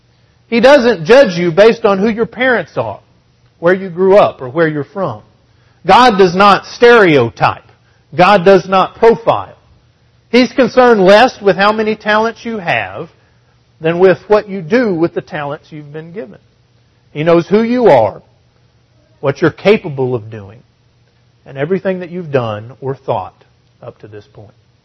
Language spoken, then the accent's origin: English; Texas, United States; growing up in West Texas, out in the farm when I was a little boy, there was still one cistern left.